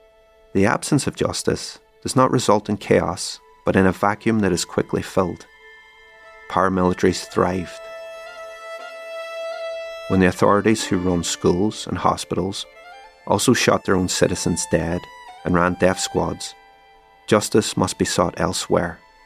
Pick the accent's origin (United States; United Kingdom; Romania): United Kingdom; Derry, Northern Ireland; Between 1969 and 1972, there was one brief reprieve in my hometown. An autonomous community space called Free Derry, encompassing the bog side in the valley and Craigan on the heights.